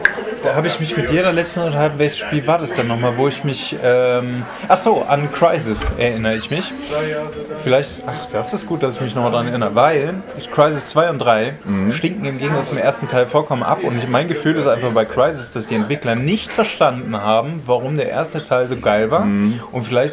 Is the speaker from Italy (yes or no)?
no; Ukraine; ich meine, als Ukrainer